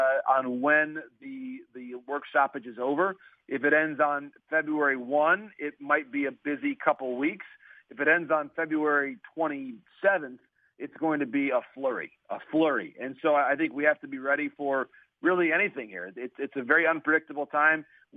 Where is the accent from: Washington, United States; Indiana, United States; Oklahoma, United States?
Washington, United States; Seattle; I know it didn't end well for Seattle back in my hometown there, but an exciting game.